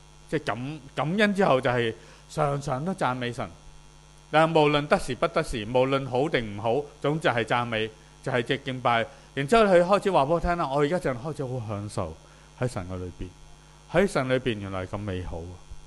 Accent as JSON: {"language": "Cantonese", "country": "Hong Kong", "said": "即係你知啊，我哋香港人係咁噶嘛"}